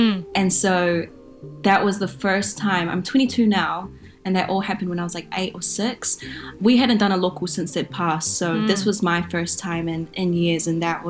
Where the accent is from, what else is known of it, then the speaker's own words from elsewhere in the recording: Hawke's Bay, New Zealand; I come from Hawke's Bay, so, you know, I feel like as Aucklanders, you're already a little bit closer to that history, but to come from out of town